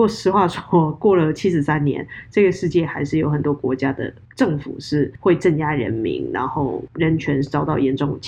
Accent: Taiwan; 那这些国家，我们台湾人很感谢他愿意跟我们做朋友，但其实我们本身不是很熟悉。

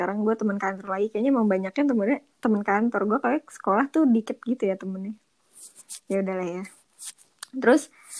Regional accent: Depok, West Java, Indonesia; Kalau gue kan orang Depok kayak

